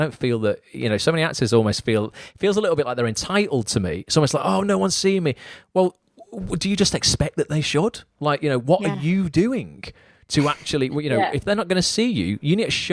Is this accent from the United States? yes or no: no; England, United Kingdom; accent: General Northern; General Northern. There you go. I'll take that.